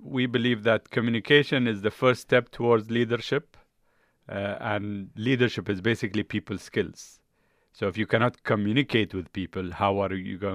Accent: Dubai, United Arab Emirates; So I used to say, I'm from Dubai.

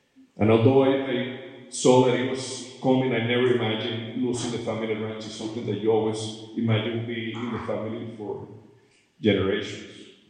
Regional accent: Los Llanos, Venezuela; I grew up in Venezuela in a bioregion called Los Llanos, that means the flatlands. And it's an area of abundant wildlife.

